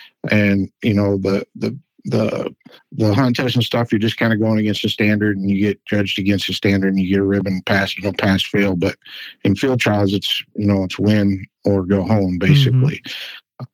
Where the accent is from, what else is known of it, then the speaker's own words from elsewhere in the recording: Michigan, United States; I grew up in Michigan and we raised ducks, but most of them are wood ducks and mallards and a few teal and stuff.